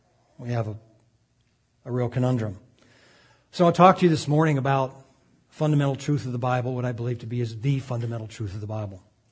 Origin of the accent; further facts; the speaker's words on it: South Dakota, United States; I was raised in South Dakota, and I used to commute back and forth from South Dakota to where I went to college in Tulsa, Oklahoma.